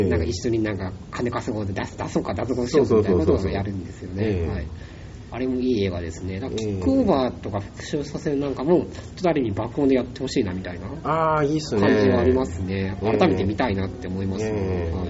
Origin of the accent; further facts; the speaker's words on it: Yokohama, Kanagawa, Japan; 僕その時地元は横浜だったので